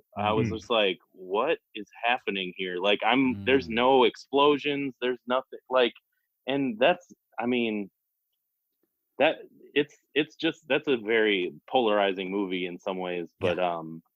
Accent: Dodgeville, Wisconsin, United States; Well, I grew up in Dodgeville, Wisconsin.

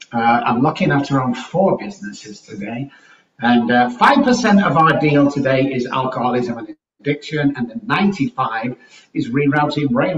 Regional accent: Manchester, North West England, United Kingdom; now in San Antonio, United States; I'm actually from Manchester, England, and I've been in Texas for around 19 years

